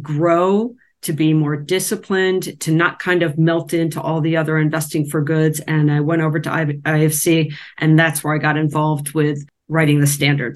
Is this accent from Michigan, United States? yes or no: yes; Michigan, United States; also born or lived in Ohio; I grew up in Michigan. I was born in Ohio, but I basically grew up in Michigan. So I consider myself a Michigander.